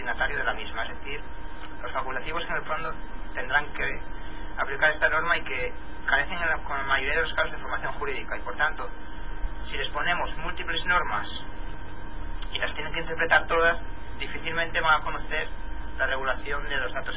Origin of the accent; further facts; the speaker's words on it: Valencian Community, Spain; todos los que nos somos de Valencia.